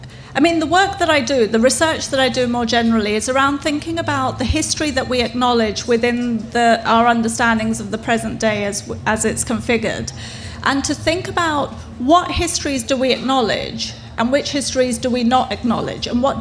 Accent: United Kingdom; what would our current debates look like if we started from the fact that I'm British? Not a second generation migrant, not a whatever, but just that I'm British.

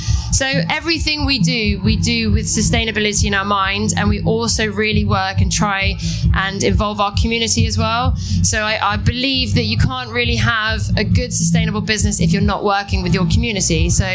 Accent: Uganda; now in England, United Kingdom; I grew up in Uganda. I was schooled in Uganda

